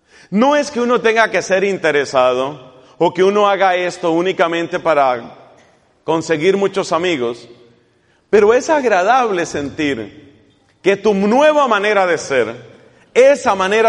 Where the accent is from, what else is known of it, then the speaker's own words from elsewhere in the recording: Colombia; moved away; Resulta que en mi país hace mucho tiempo se ha vuelto común que las parejas se digan mijo, mija, como decir mi hijo, mi hija, ¿no? Es un modo cariñoso que tienen de hablarse muchos colombianos en la pareja.